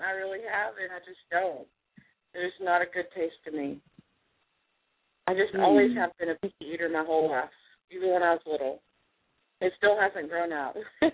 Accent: Texas, United States; I'm from Texas.

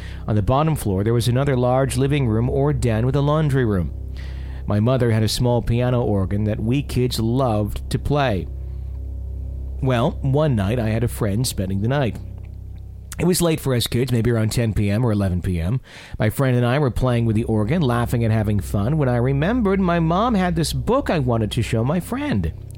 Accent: Texas, United States; We're from Texas, but we never really traveled, so this was exciting.

